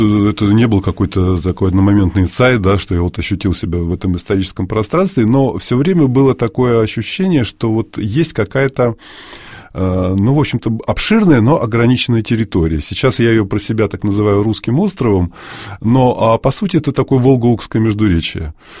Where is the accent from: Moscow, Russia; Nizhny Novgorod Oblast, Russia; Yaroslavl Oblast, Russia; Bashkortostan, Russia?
Yaroslavl Oblast, Russia; Uglich; born there; also born or lived in Suzdal; Нет, и родом я из Углича, так получилось, но в Суздале жил более 40 лет.